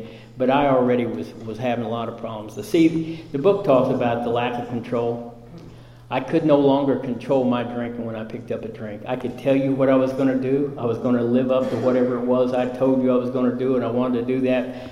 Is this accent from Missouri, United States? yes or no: no; Kansas, United States; She was from New York City and I was from Kansas